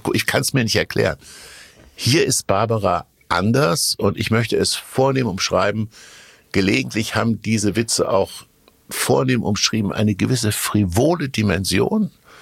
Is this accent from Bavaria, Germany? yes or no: no; Kassel, Hesse, Germany; born there; Und wenn ich das nächste Mal in meiner Geburtsstadt Kassel bin